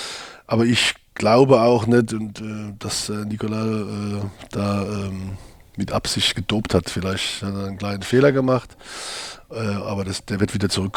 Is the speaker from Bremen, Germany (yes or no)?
no; Leutershausen, Baden-Württemberg, Germany; also born or lived in Heidelberg; wir sind ja in der Weingegend groß geworden, in Heidelberg oder Leutershausen letztendlich.